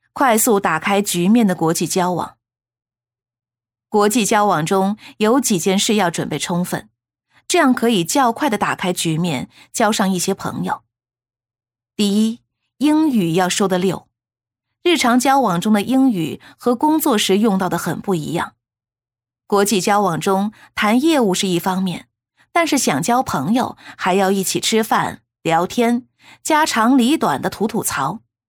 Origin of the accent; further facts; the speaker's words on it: China; 我们都感到作为中国人在国际上很有面子